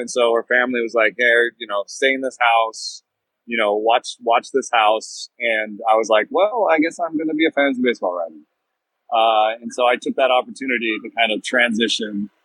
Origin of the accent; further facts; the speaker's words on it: Germany; also born or lived in Jamaica; now in United States; I immigrated to this country. I came from Germany and Jamaica to this country in 86.